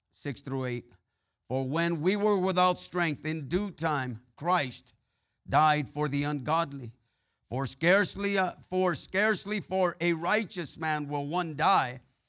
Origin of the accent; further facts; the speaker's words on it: California, United States; Growing up in the San Joaquin Central Valley there in California, all you had was fields, fields, and more fields.